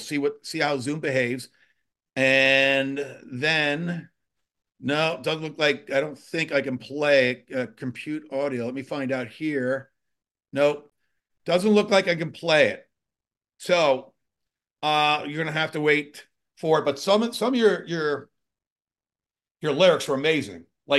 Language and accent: English; United States; first language Norwegian; English is a second language; Probably because my parents were Norwegian and I grew up in America and my parents spoke half Norwegian, half English growing up. So my English wasn't great as a, in my first 20 years